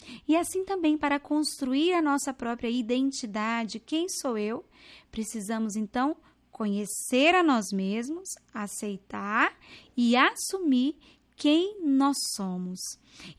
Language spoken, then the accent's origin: Portuguese; Goiás Velho, Goiás, Brazil; born there; Eu nasci em Goiás Velho, olha só, em Goiânia.